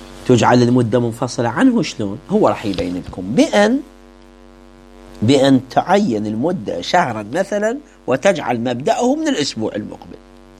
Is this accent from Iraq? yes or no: yes; Iraq; احنا عندنا في العراق